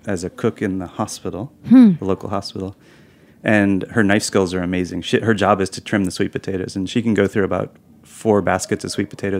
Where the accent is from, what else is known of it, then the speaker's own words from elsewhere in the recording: United States; And the reason that this is difficult for me is because I'm American.